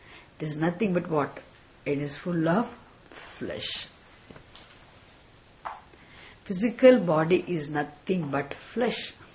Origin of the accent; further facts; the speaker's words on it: India; I am Indian, I am Vedanta teacher